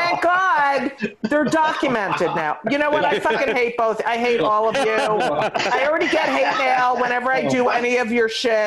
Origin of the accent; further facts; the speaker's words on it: New York, United States; I grew up on the Upper West Side.